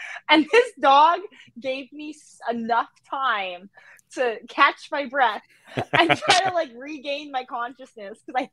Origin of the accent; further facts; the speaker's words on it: Florida, United States; no, I'm from Florida.